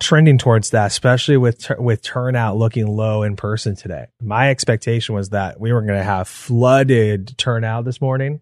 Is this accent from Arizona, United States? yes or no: yes; Arizona, United States; Yeah, look, I mean, I've lived in this state my entire life. I'm from Arizona. I'm a seventh generation Arizonan.